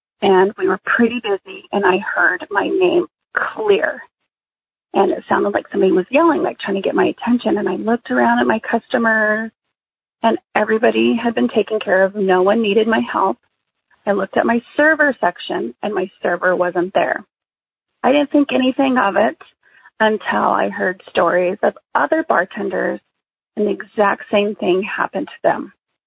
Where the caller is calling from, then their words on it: New Mexico, United States; I am calling from New Mexico.